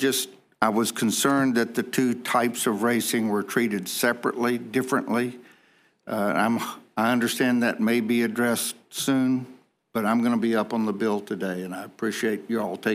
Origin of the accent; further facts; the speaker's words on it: Kentucky, United States; As some of you may know, I'm from Kentucky, from Central Kentucky, the real thoroughbred capital of the world.